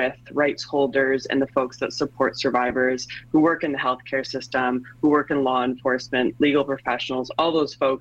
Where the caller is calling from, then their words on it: Germany; I'm actually calling from Germany today.